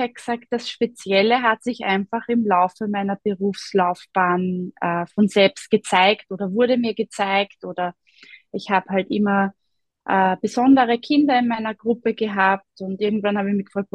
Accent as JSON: {"language": "German", "town": "Pressbaum", "region": "Lower Austria", "country": "Austria", "said": "Ja, also ich bin aus Pressbaum, also westlich von Wien zu Hause, bin 43 Jahre alt oder jung"}